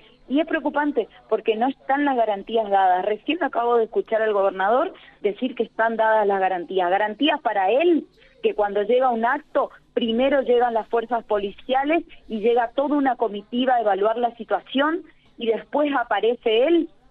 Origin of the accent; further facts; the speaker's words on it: Paso de los Libres, Corrientes, Argentina; Para los que somos de Paso de los Libres sabemos que Tapebicuá tiene una localidad muy pequeña